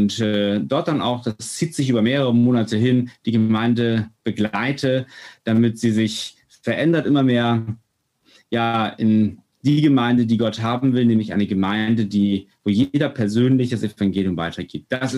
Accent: Northern Germany, Germany; Wir sind ganz, ich sag mal so, ungläubig aufgewachsen, wie also wir sind Norddeutsche. Und ja, man ist getauft gewesen, man ist konfirmiert gewesen, aber hatte keine Ahnung von Jesus.

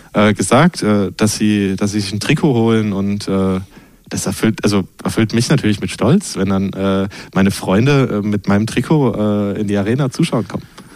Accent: Mannheim, Baden-Württemberg, Germany; Ich komme aus Mannheim-Rheinau

